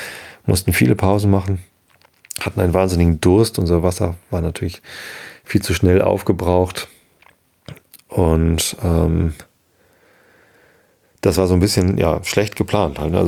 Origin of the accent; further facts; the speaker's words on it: Hamburg, Germany; In meiner Heimatstadt hat der G20-Gipfel stattgefunden